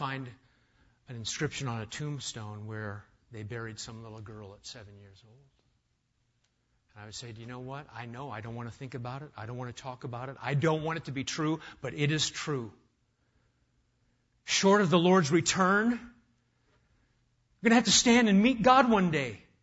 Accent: Omaha, Nebraska, United States; It's because I grew up in Omaha. Where in New England, when we go on field trips, we go to the aquarium.

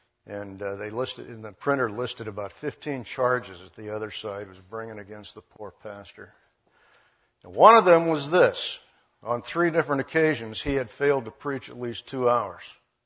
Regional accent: California, United States; I grew up in Southern California, and everybody from the desert Southwest has had a run-in at some time in their childhood with the valley fever.

